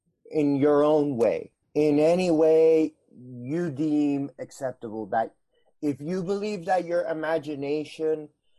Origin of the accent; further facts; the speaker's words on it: Lockport, New York, United States; I am from Lockport, New York.